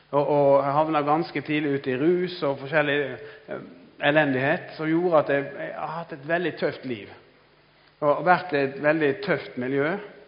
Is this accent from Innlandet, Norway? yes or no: no; Odda, Vestland, Norway; now in Halden, Norway; Jeg er egentlig fra Odda. Jeg er oppvokst opp der, men jeg jobber i Evangeliesenter i dag, og jeg bor i Halden da.